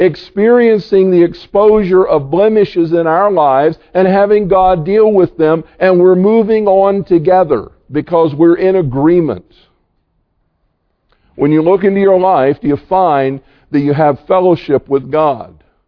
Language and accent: English; the South, United States; because I grew up in the South. And I came to here and found out that in the South, everybody's a Baptist.